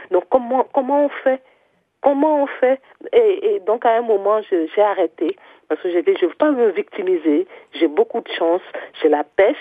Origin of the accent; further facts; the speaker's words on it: Benin; now in France; ça faisait à peu près une dizaine d'années que j'étais retournée dans mon pays d'origine, le Bénin.